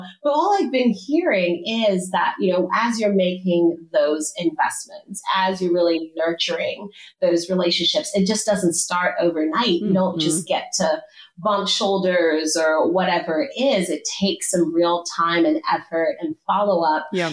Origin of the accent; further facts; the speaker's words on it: Zimbabwe; now in United States; where I am today is inspired by my background growing up in Zimbabwe and navigating the American education system